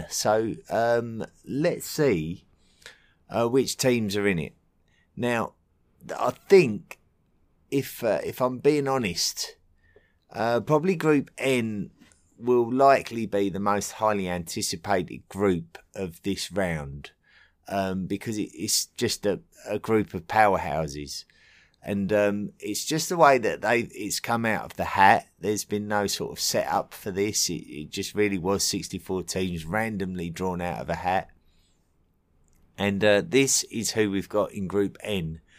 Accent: England, United Kingdom; especially for me being an Englishman

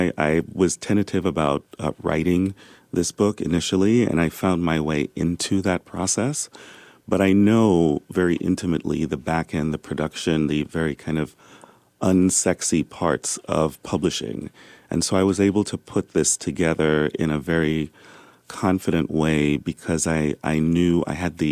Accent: New York, United States; now in San Francisco, United States; I live in San Francisco now, but I grew up in New York.

